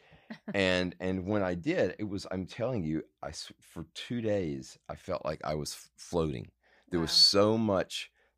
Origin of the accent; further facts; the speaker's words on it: Madison, Mississippi, United States; also born or lived in Jackson; now in New York, United States; I'm from Mississippi. I was born in Jackson, and then we moved out to a suburb of Jackson, Madison, when I was probably in the third grade, and kind of lived there until I ran off to New York.